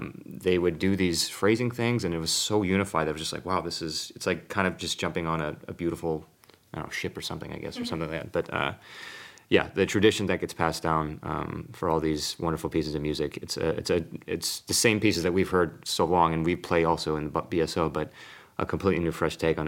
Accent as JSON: {"language": "English", "region": "Midwest", "country": "United States", "said": "I mean, I'm from the Midwest, where it's different than the culture here in Boston."}